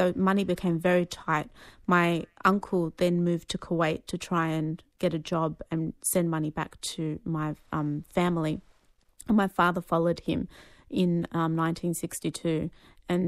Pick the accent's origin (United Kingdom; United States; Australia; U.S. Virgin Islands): Australia; You know, I had never appreciated that growing up in Australia with him, and you know, I'd always seen him as a Palestinian